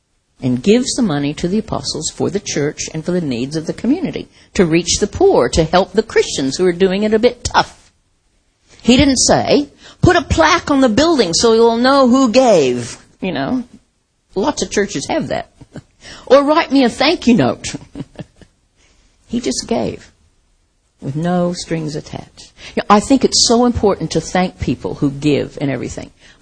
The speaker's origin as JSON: {"language": "English", "region": "Midwest", "country": "United States", "tie": "born or raised there", "also_born_or_lived": "Massachusetts", "said": "I'm an American, right? I've lived, grew up in the Midwest, went to the East."}